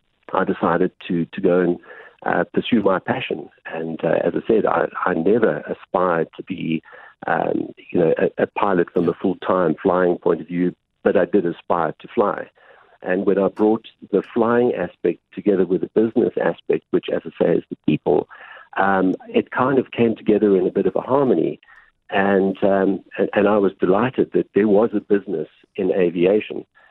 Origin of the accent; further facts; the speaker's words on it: Johannesburg, Gauteng, South Africa; I've lived here all of my life. I grew up in Johannesburg and went to school at a government school. And I went to university at Wits, and I graduated, funnily enough, with a Bachelor of Science in Building in 1978